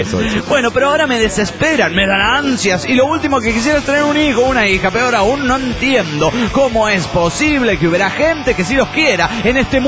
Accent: Caracas, Capital District, Venezuela; de Caracas, Venezuela.

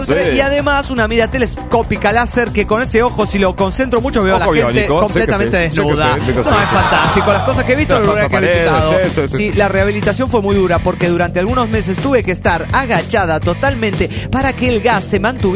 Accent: Mexico City, Mexico; del DF mexicano aquí en la Ciudad de la Esperanza.

